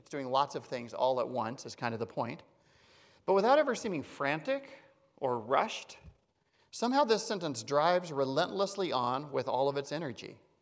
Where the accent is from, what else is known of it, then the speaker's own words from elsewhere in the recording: Kentucky, United States; also born or lived in California; I've been in California 25 years, but I grew up here in Kentucky, lived in Lexington for a while, lived in Wilmore, lived in Danville.